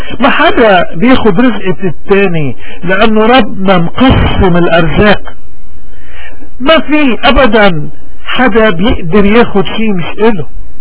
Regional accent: Lebanon; نحن وعم نمر بهالأزمة الإيمانية اليوم كلبنانية تحديدا، إن كنا بلبنان أو بالاغتراب

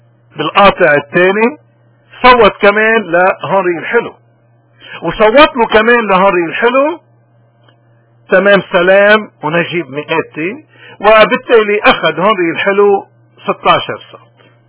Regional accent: Lebanon; بدنا نشوف الـ الـ الـ الـ القسم الملقان من الكأس انه نقدر نفتخر كلبنانيين رغم كل شيء

